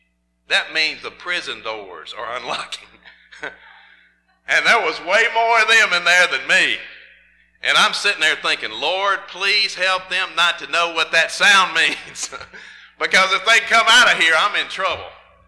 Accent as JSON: {"language": "English", "town": "Oxford", "region": "Mississippi", "country": "United States", "tie": "born or raised there", "said": "I was trying to stay in Oxford. I didn't want to leave my hometown."}